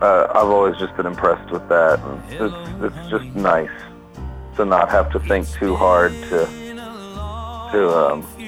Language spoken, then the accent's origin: English; Florida, United States; I'm from Florida, and it's all Florida wildlife themed on it.